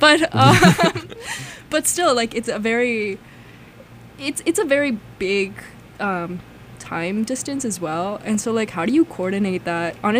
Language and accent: English; Florida, United States; I have. I'm from Florida.